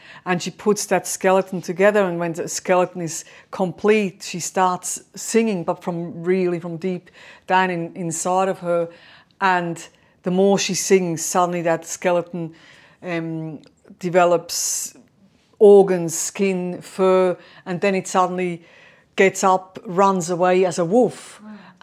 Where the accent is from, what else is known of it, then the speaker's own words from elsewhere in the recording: Switzerland; growing up in Switzerland